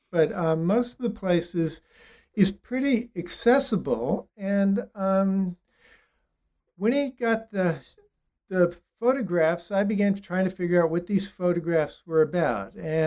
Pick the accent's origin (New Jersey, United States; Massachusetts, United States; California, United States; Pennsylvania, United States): California, United States; also born or lived in East Coast; And the differences that I noticed growing up in the San Fernando Valley, growing up in Orange County, is that all the markers of identity that I'd learned in the East didn't make the same sense in California.